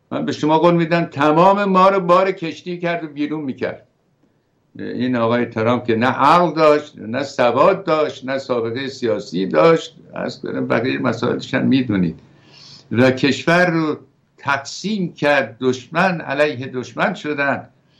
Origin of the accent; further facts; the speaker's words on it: Iran; گفت کجایی هستی؟ گفتم ایرانی هستم.